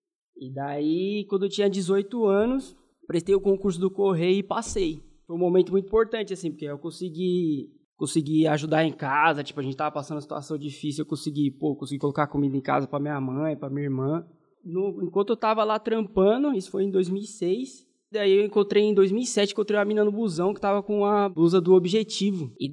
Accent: São Paulo, Brazil; lá na minha cidade mesmo, sou do extremo sul da Zona Sul, em Bugaçu.

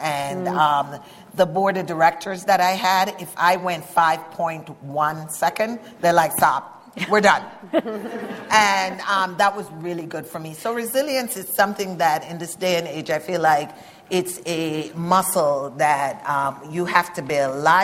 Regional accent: Jamaica; which as a Jamaican, sometimes we don't pronounce our H's.

